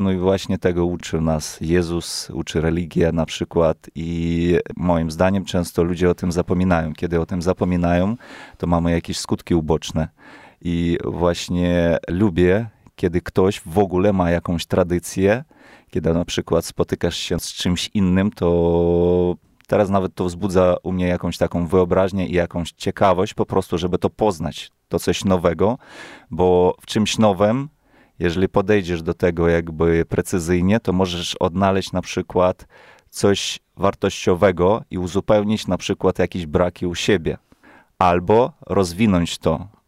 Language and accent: Polish; Western Ukraine, Ukraine; Polish is a second language; Urodziłem się też na zachodzie Ukrainy. Mieszkałem przez całe życie, też taka miejscowość po drodze do Kijowa.